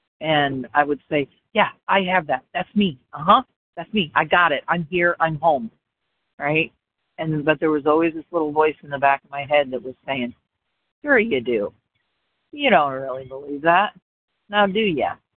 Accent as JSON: {"language": "English", "region": "Illinois", "country": "United States", "said": "I'm from Illinois"}